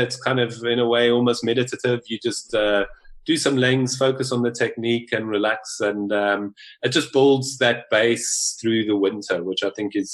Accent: Port Alfred, Eastern Cape, South Africa; I went back to Port Alfred, my hometown, over 2 weeks over Christmas. And Port Alfred's a quiet beach town.

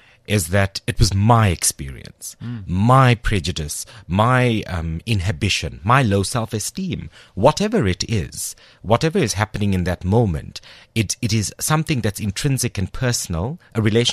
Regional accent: South Africa; you say something to me that may refer to my very dark skin as an Indian South African person

